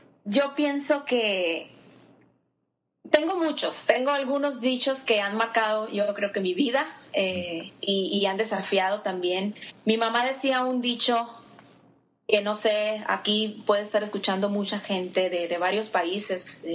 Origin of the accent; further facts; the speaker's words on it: Hermosillo, Sonora, Mexico; tengo 26 años, soy mexicana, soy originaria de México, del norte de México, de Sonora, así se llama mi estado. Mi ciudad se llama Hermosillo.